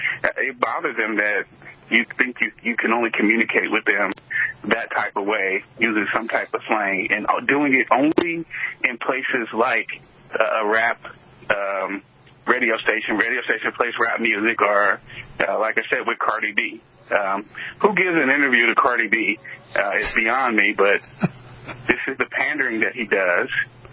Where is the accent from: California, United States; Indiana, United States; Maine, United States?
California, United States; now in Texas, United States; You know, I came from California; they're not California Democrats